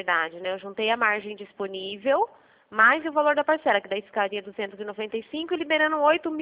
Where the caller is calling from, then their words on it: Limeira, São Paulo, Brazil; aqui da cidade de Limeira